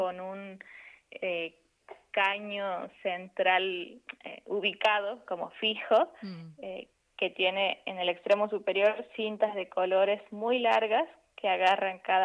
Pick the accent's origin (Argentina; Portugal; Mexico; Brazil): Argentina; Abrapampa, Jujuy; mi infancia estuvo en Abrapampa, con la música, con los silencios, con los vientos, con los cerros.